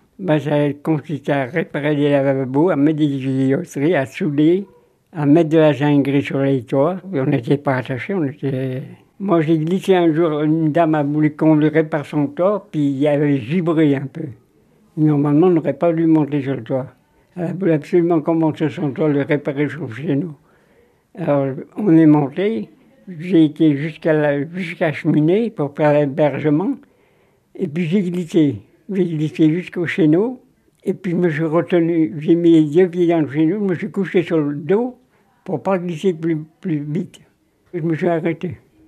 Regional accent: Bourg-en-Bresse, Auvergne-Rhône-Alpes, France; born there; Je suis né le 7-4-40 à Bourg-en-Bresse.

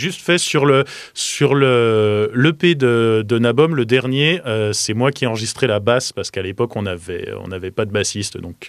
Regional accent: Dijon, Bourgogne-Franche-Comté, France; moi je suis originaire de Dijon à la base

